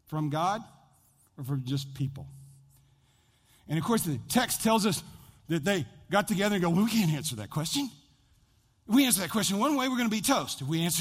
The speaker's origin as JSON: {"language": "English", "country": "United States", "said": "But I'm an American."}